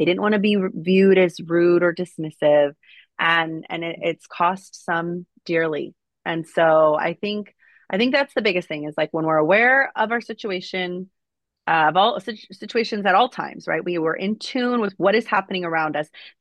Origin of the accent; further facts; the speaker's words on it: United States; I am an American who was born and raised in America.